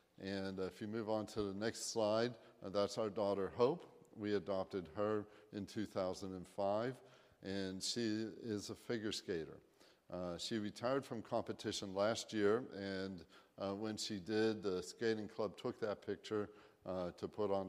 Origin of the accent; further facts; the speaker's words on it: Pittsburgh, Pennsylvania, United States; also born or lived in Bellevue; now in Springfield, United States; I grew up in Pittsburgh. And in Bellevue, and but we live right now in Springfield, Missouri. And by the way, it's great to be in Western Pennsylvania where people talk like me. Nobody can ever figure out my accent.